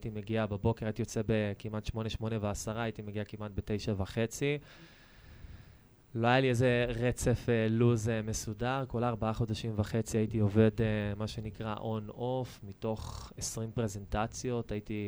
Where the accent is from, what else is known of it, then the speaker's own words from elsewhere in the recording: Lod, Central District, Israel; now in Petah Tikva, Israel; אני נולדתי וגדלתי בלוד עד גיל 25, למדתי ברמלה, הכרתי את אשתי, עברתי לפתח תקווה כי היא לא רצתה לעבור ללוד